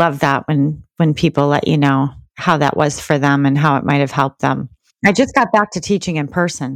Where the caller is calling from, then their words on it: Cape Cod, Massachusetts, United States; Cape Cod, Massachusetts.